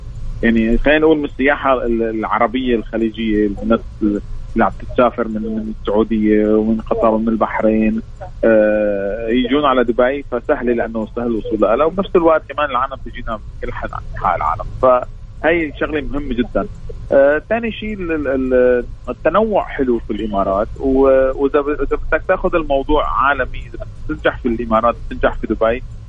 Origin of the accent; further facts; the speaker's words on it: Aleppo, Aleppo Governorate, Syria; احنا اصلا سوريا من حلب بس الاسم تركي صراحه